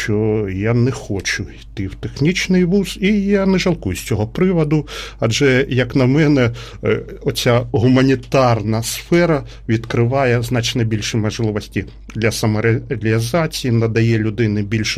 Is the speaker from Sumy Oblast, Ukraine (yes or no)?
yes; Sumy, Sumy Oblast, Ukraine; в 8-й школі в нашому рідному місті Сумах.